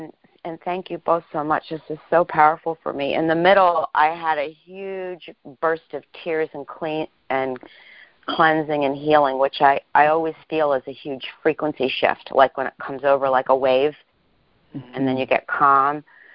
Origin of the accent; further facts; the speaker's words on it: East Coast, United States; from the East Coast.